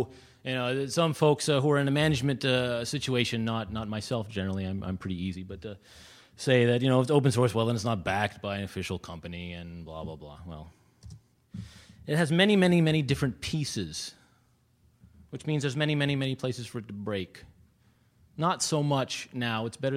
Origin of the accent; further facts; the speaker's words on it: United States; now in Canada; I am an American and living in Canada